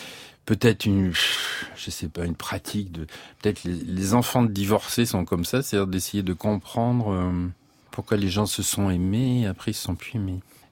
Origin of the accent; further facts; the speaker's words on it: Auvergne-Rhône-Alpes, France; accent: Auvergnat; j'ai l'accent auvergnat aussi